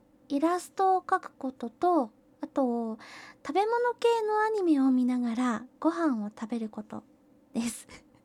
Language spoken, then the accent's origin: Japanese; Kyushu, Japan; 出身地は、九州のどこかです。あまり方言とかも出ないので、あまりわかりづらいとは思うんですが、九州のどこかです。